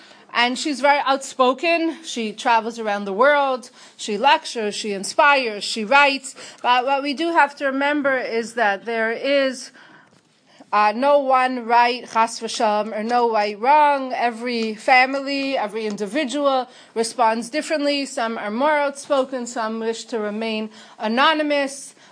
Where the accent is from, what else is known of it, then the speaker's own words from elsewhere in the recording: Toronto, Ontario, Canada; I'm from Toronto